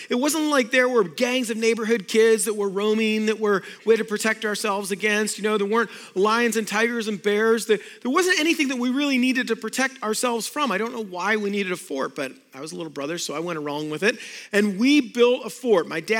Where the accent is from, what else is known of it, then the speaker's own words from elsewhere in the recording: Florida, United States; Well, I grew up in South Florida, and we had a huge mango tree in our backyard.